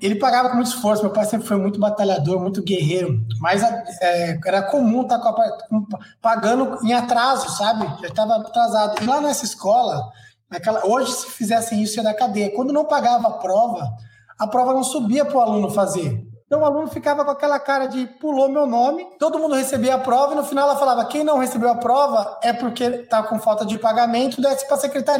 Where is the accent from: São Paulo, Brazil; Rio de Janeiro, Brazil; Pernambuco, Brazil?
São Paulo, Brazil; Eu nasci em Itaquera. Cresci lá em Itaquera, Zona Leste de São Paulo